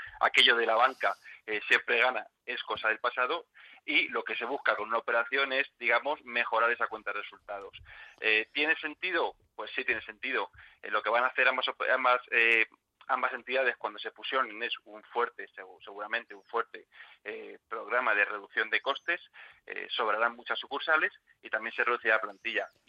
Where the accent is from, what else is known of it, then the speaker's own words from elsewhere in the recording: Spain; si considera que a Bankia y al resto de españoles que somos dueños de Bankia le viene bien la operación